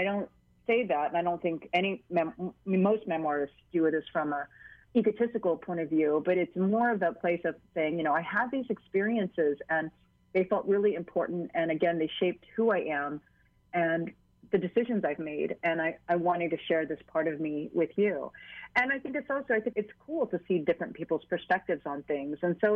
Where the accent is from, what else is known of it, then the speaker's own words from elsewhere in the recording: Hawaii, United States; for me, it was an identity piece about being Chinese American. You know, what does that mean? And being Chinese American in Hawaii, what does that mean?